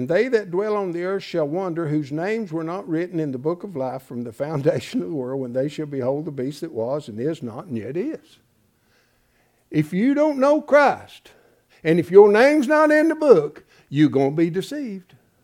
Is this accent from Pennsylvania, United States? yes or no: yes; Irwin, Pennsylvania, United States; also born or lived in Hampton; I grew up over here in Irwin, and I flunked the second grade till I got to Hampton